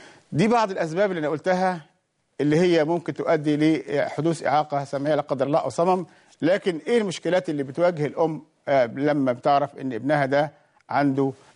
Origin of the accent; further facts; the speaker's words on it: Egypt; حتى ان الطفل كل اللغه اللي يعني عندنا في مصر هنا اللهجه المصريه